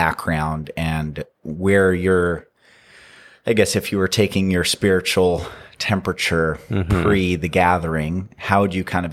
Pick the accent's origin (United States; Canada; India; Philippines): Philippines; I grew up in the Philippines